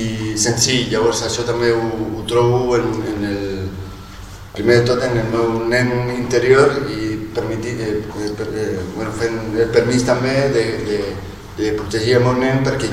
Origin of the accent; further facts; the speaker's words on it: Sitges, Catalonia, Spain; also born or lived in Chile; Perquè aquest poble m'ha acollit des que tenia un any. Jo vaig néixer a Xile, però aquest poble és forma part del meu ADN a tot nivell.